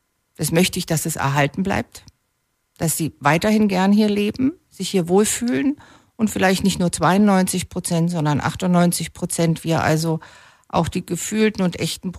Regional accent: Berlin, Germany; ich bin ja Berlinerin

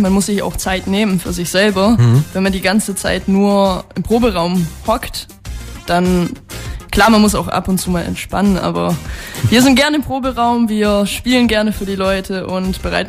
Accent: Baden-Württemberg, Germany; Ja, also wir kommen relativ verteilt aus dem Süden, ja. Aber... schon Richtung Stuttgart

